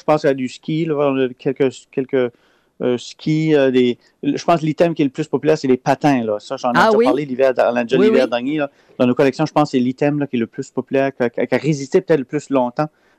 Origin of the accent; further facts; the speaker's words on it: Caraquet, New Brunswick, Canada; Puis à Caraquet, on s'appelle toujours les Acadiens, parce qu'on est des Acadiens, puis on s'appelle les Acadiens de Caraquet.